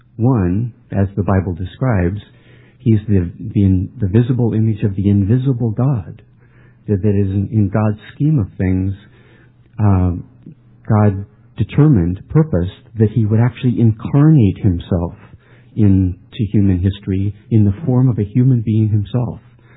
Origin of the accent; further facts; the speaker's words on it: United States; One is I'm an American, and secondly, I'm a human being.